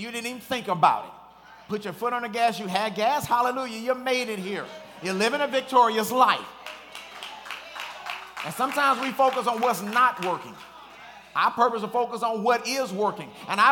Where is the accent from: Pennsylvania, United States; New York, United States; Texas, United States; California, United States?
California, United States; Compton; I really made a decision when I was growing up in Compton, running from gangs, and people pulling guns on me and all that, that when I become a man, I'm not going to live here.